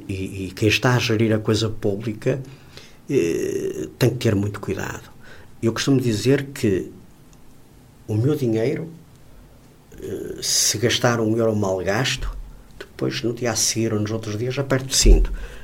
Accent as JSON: {"language": "Portuguese", "region": "Viana do Castelo", "country": "Portugal", "said": "É um orgulho para todos nós, e como vianense, acho que todos nós devemos estar orgulhosos desta menção honrosa que ontem foi atribuída ao município de Viana do Castelo."}